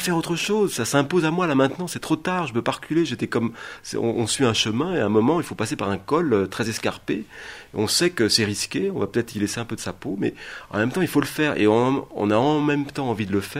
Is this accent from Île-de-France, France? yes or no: no; Dijon, Bourgogne-Franche-Comté, France; j'ai grandi à Dijon